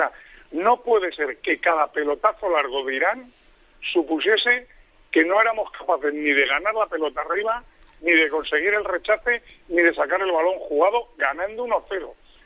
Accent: Spain; soy español

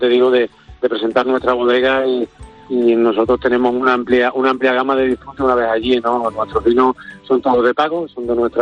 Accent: Extremadura, Spain; yo soy muy muy extremeño, yo voy al fútbol, a fútbol profesional, estuve fuera de Extremadura

